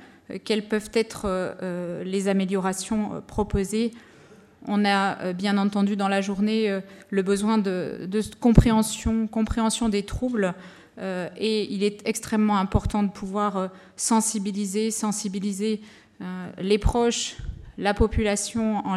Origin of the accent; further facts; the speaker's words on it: France; Et en France, puisque je viens de France